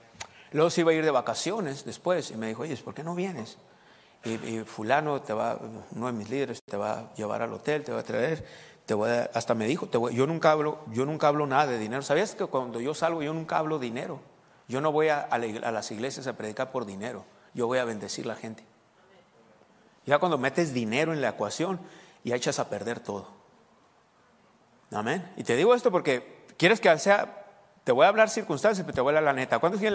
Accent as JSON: {"language": "Spanish", "region": "Sonora", "country": "Mexico", "said": "Se nota que soy de Sonora, ¿no?"}